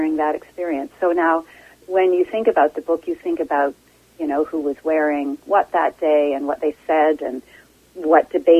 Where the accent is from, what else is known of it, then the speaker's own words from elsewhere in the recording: Ontario, Canada; I grew up in Prince Edward County in Ontario